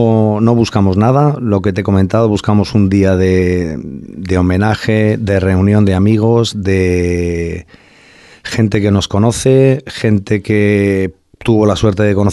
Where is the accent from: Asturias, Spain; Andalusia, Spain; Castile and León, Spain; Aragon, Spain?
Aragon, Spain; Yo, como buen maño, soy muy cabezón